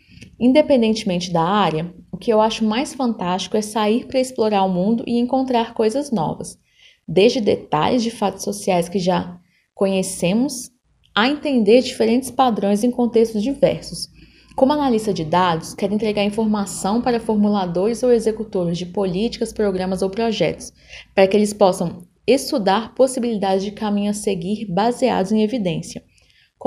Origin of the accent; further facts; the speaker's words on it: Belo Horizonte, Minas Gerais, Brazil; sou de Belo Horizonte.